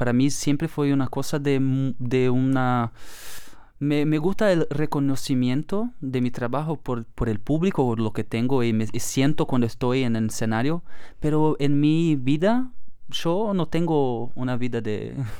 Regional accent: South Brazil, Brazil; Spanish is a second language; Yo soy del sur de Brasil, entonces es un sitio frío. Tenemos mucha relación con la cultura uruguaya y argentina.

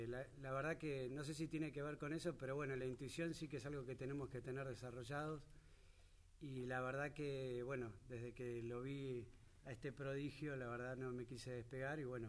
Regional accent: Buenos Aires, Argentina; Yo soy muy porteño. Me crié acá. La verdad que soy muy, muy de Buenos Aires.

